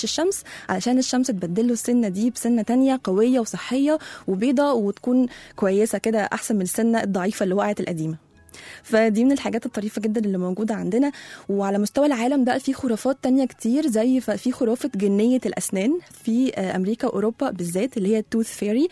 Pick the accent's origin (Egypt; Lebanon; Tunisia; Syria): Egypt; أطفال كتير عندنا في مصر وأكيد أنا منهم